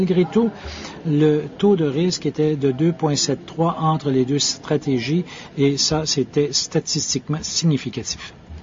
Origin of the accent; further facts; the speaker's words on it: Paris, Île-de-France, France; Oui, bonjour, je viens de Paris